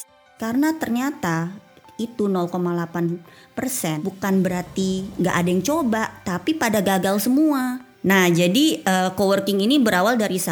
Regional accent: Jakarta, Indonesia; kayak kita nih anak Jakarta dengan segala fasilitasnya

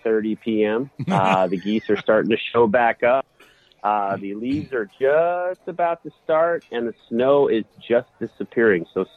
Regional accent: Anchorage, Alaska, United States; now in Girdwood, United States; I was born and raised in Alaska. I was born in Anchorage. I now live in a small town called Girdwood, Alaska.

